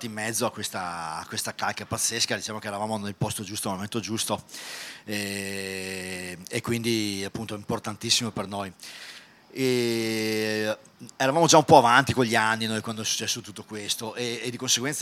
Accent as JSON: {"language": "Italian", "town": "Vicenza", "region": "Veneto", "country": "Italy", "said": "siamo di Vicenza"}